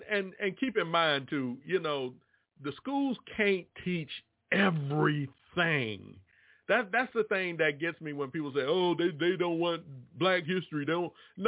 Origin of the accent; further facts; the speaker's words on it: Virginia, United States; born there; I was born in Virginia.